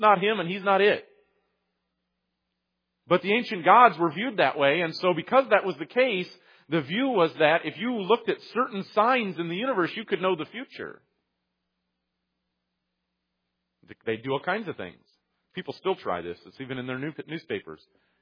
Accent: Michigan, United States; I grew up near Detroit, and I was a fan of the Detroit Pistons.

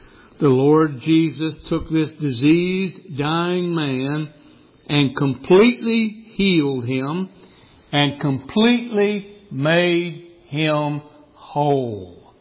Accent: Rocky Mountains, United States; I grew up out in the Rocky Mountains, and I grew up in a very religious family. I grew up in what is called Mormonism.

